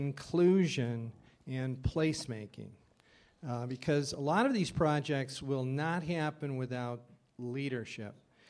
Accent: Chicago, Illinois, United States; I grew up in Chicago. I remember Sir George Schulte, the Picasso's unveiling in the Civic Center in the 50s

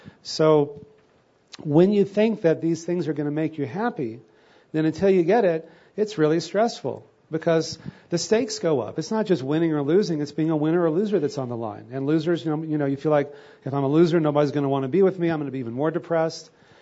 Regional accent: Texas, United States; because I grew up in Texas

